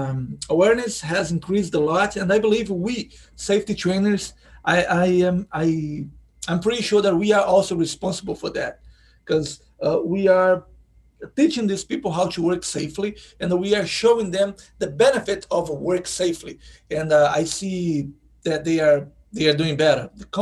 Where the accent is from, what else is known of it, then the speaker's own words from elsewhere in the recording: Brazil; English is a second language; moved away as an adult; now in United States; I am from Brazil. I have been living here in the United States for about 17 years.